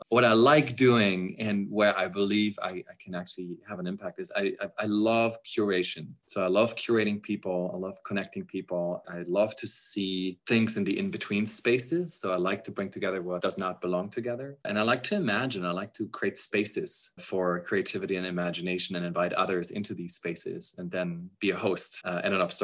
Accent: southern Germany, Germany; English is a second language; I grew up in Southern Germany, so a somewhat conservative part of the country, very honest, hardworking, very frugal in a way.

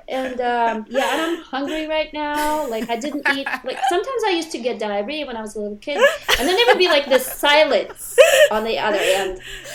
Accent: Moscow, Russia; I come from Moscow, from high rises that were packed with people, where you lived in the same apartment with your grandma and your great-grandma

